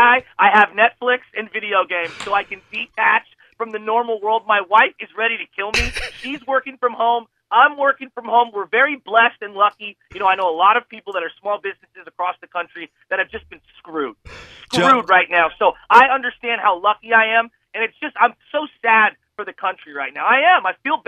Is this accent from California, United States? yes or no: yes; San Francisco, California, United States; I am diehard fifth generation San Franciscan. I'm Irish Catholic. I'm old school.